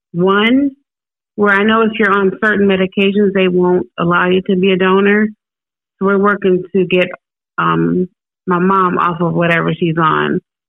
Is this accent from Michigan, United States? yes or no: yes; Michigan, United States; moved away as an adult; now in Huntsville, United States; No, I'm actually from Michigan, but I relocated to Huntsville about 13 years ago.